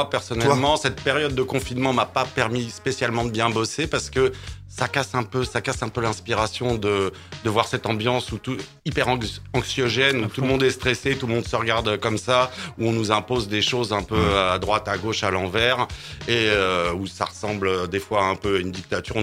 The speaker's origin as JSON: {"language": "French", "town": "Paris", "region": "Île-de-France", "country": "France", "said": "De toute façon, j'aime bien les Parisiens. Je suis parisien aussi."}